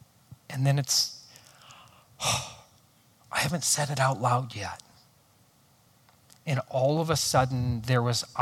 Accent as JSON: {"language": "English", "town": "Hudsonville", "region": "Michigan", "country": "United States", "tie": "born or raised there", "said": "if you're at all from West Michigan, I grew up in Hudsonville. Then I spent 10 years in an urban church plant."}